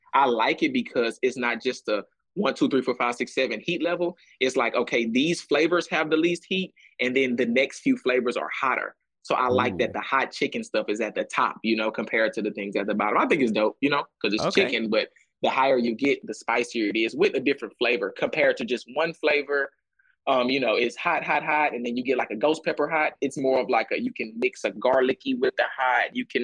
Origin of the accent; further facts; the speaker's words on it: Texas, United States; But my version on the down south tip and being from Texas would be, you know, spicy, having flavor.